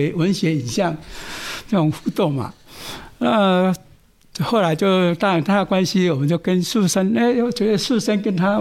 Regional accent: Yilan, Yilan County, Taiwan; 不是，我是宜兰人。

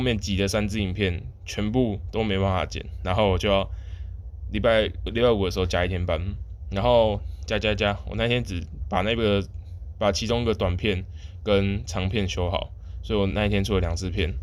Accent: Eastern Taiwan, Taiwan; 就是我是东部的小孩嘛

